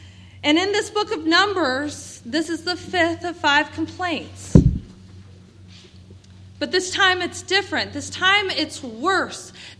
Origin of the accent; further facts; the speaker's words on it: Atlanta, Georgia, United States; now in New Jersey, United States; I grew up in Atlanta, Georgia, a hot and humid place with no shortage of mosquitoes, where it almost never snows.